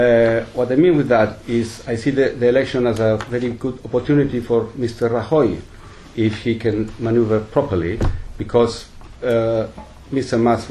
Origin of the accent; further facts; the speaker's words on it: Barcelona, Catalonia, Spain; My father was German. My mother was Spanish, Catalan. I was born in Barcelona and raised in Barcelona.